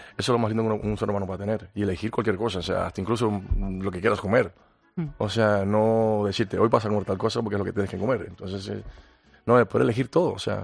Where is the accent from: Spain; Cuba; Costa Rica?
Cuba; moved away; Cuando salí de Cuba.